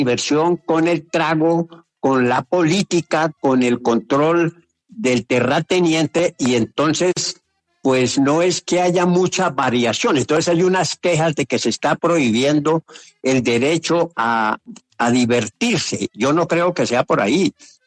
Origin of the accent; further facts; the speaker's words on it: Colombia; el deber nuestro como ciudadanos colombianos por ahora es tratar de buscar sosiego